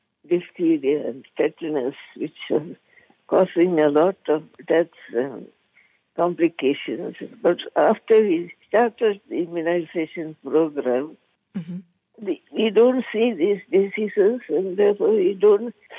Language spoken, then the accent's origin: English; India; moved away as an adult; now in Malaysia; I was born and brought up in India. I came to Malaysia after I got married in 1962.